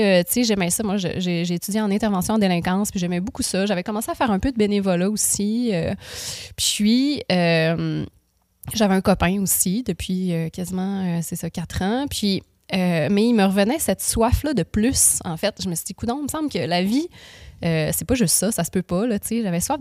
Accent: Quebec, Canada; now in Quebec City, Canada; moi, je viens de la campagne, je viens du Lac-Saint-Jean, un petit village, et puis je suis déménagée à Québec pour venir au cégep

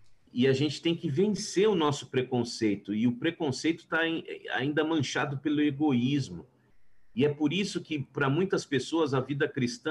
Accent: Barueri, São Paulo, Brazil; eu sou cristão e tal. E eu sou de Barueri, que é um município da Grande São Paulo, quem conhece por aqui, é longe.

